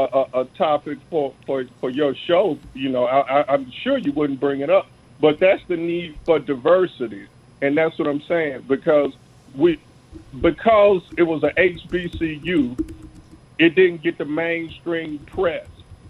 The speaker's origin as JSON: {"language": "English", "town": "Birmingham", "region": "Alabama", "country": "United States", "tie": "born or raised there", "said": "I'm originally from Birmingham. I grew up within walking distance of Legion Field."}